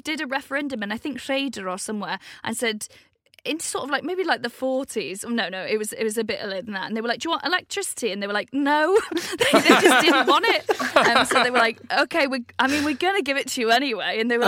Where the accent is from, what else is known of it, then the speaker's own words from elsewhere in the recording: Wales, United Kingdom; when I do a Welsh accent on stage to talk about my family, I always do South Wales, which is mad because I'm not from there. I'm from North Wales.